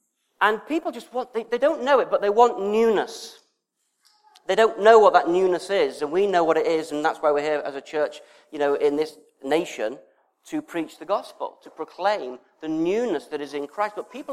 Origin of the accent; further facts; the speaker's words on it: United Kingdom; We're British and we do it because that's what we do.